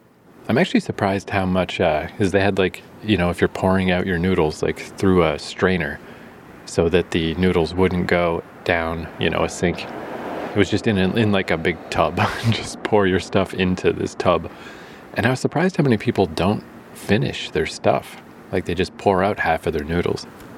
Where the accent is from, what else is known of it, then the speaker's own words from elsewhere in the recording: Canada; and I was like, yeah, Canada, man, I'm from Canada.